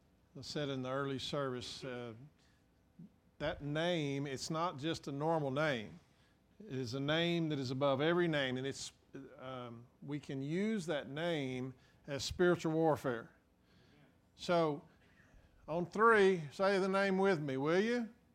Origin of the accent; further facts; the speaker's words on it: Abilene, Texas, United States; also born or lived in Winters; I was born in Winters, 40 miles south of here, and we lived there. When I was going into second grade, we moved to Abilene.